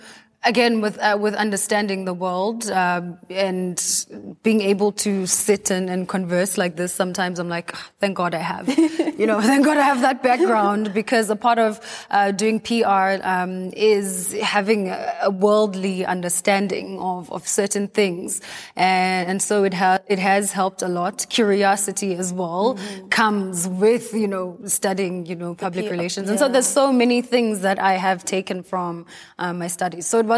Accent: South Africa; being the South African girl that I am, I'm used to so much diversity

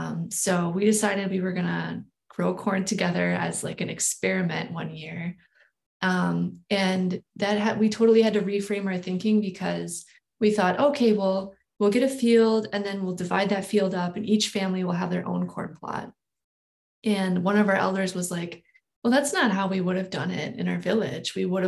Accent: Wisconsin, United States; I'm not enrolled, but I'm a descendant of the Oneida Nation. And I grew up there on the Oneida Reservation.

